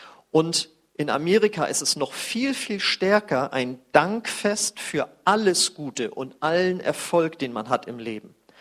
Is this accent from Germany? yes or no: yes; North Sea coast, Germany; Ich komme noch aus der Zeit, ich komme ja von der Nordsee, wo regelmäßig die Düsenjets geflogen sind mit Überschall und es dauernd geknallt hat